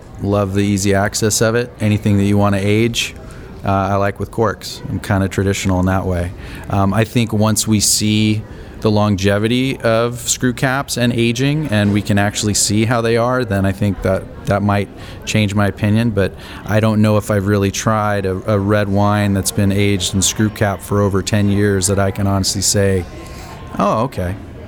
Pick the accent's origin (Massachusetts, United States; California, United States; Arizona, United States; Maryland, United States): California, United States; Napa; I'm growing up in Napa. I'm very, very proud of the Napa Valley